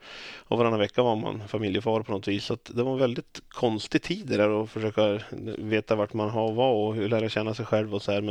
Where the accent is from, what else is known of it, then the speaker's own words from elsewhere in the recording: Småland, Sweden; born there; Det är så här att jag är född nere i Småland, för jag kallar mig givetvis för norrlänning, för både mor och far är härifrån.